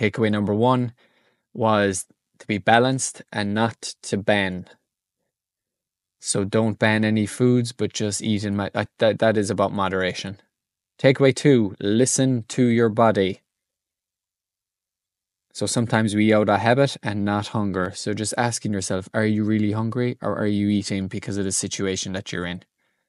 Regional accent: Ireland; Growing up in Ireland, I have degrees in a lot of things.

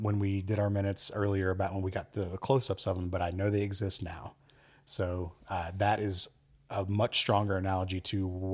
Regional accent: Atlanta, Georgia, United States; Because we're from Atlanta.

